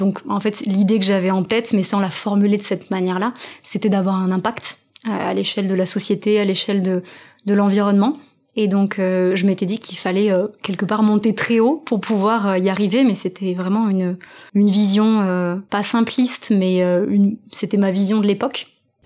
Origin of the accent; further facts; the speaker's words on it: La Bastide-Saint-Pierre, Occitanie, France; Moi, j'ai grandi à Montauban, et ouais. Plus précisément dans un village à côté de Montauban qui s'appelle La Bastide-Saint-Pierre. 3000 habitants, avec beaucoup de jardins, beaucoup d'espaces, de nature, beaucoup de voitures aussi.